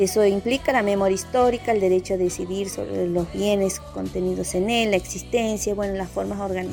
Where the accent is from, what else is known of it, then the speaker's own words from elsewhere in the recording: Pampa Pozo, Santiago del Estero, Argentina; de la comunidad de Pampa Pozo, pueblo originario Vilela, uno de los 6 pueblos que estamos presentes en la provincia de Santiago del Estero.